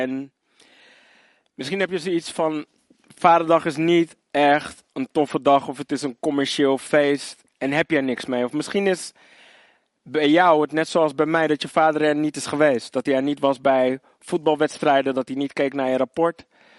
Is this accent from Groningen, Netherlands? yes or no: no; Zoetermeer, South Holland, Netherlands; Ik ben van G-Time City Church, kom uit Zoetermeer.